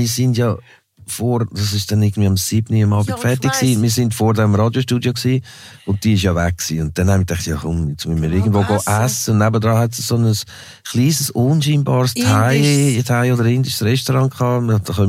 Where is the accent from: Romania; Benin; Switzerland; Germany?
Switzerland; fährst du irgendwie als Schweizer Nobody irgendetwas auf zu erzählen